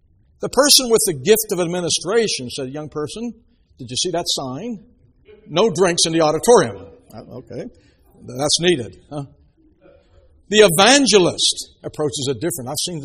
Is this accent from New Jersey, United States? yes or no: yes; Ocean City, New Jersey, United States; when in my hometown of Ocean City, we had permission to go up on the boardwalk